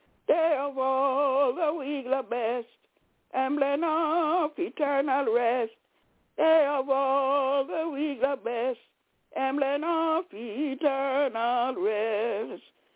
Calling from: Albany, New York, United States; I'm calling from Albany, New York.

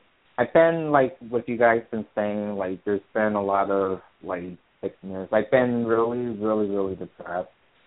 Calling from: Connecticut, United States; I'm calling from Connecticut.

